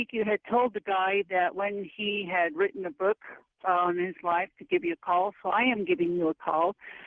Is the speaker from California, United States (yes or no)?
yes; California, United States; I grew up in Northern California in a commune, and it was on the Seabiscuit Ranch where, you know, Charles Howard